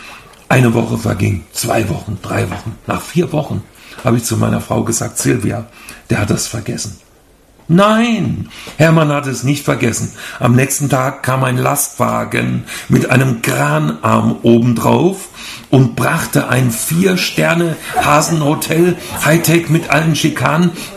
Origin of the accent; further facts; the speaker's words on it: Hesse, Germany; also born or lived in Baden-Württemberg; Da zogen wir von Baden-Württemberg, wo wir 20 Jahre lang gelebt hatten, zurück in meine Heimat nach Hessen. Und dann kamen wir da in eine kleine Stadt, Hünfeld heißt die, im Landkreis Fulda. Da leben wir heute noch.